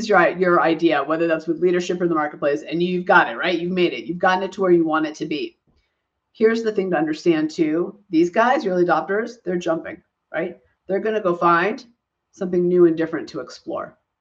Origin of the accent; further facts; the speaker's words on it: Israel; So I'm originally from Israel, and we eat hummus all the time.